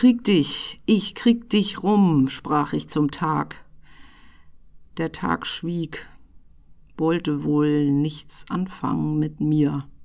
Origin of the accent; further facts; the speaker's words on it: Kiel, Schleswig-Holstein, Germany; ich komme aus Kiel